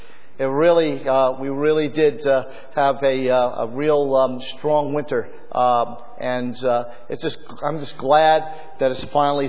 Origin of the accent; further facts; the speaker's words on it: Brooklyn, New York, United States; accent: Brooklyn; And you might detect a little bit of my accent. It's a Brooklyn accent, but it's very similar to Pittsburghese.